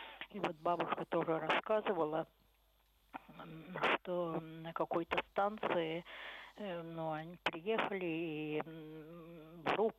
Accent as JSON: {"language": "Russian", "region": "Saint Petersburg", "country": "Russia", "tie": "born there", "said": "я ленинградка по рождению. Ну, со стороны папы я в четвертом поколении ленинградка, со стороны мамы немножко поменьше."}